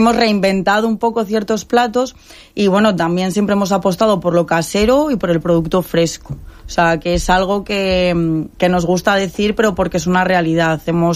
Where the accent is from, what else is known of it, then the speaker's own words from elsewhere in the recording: Castile, Spain; Que yo la hago muy bien, aunque soy castellana.